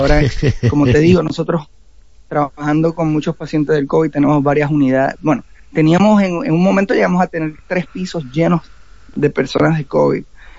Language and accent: Spanish; Puerto Rico; now in Miami, United States; soy oriundo de Puerto Rico, ¿no? Yo vengo del Caribe, vengo del calor, de la playa.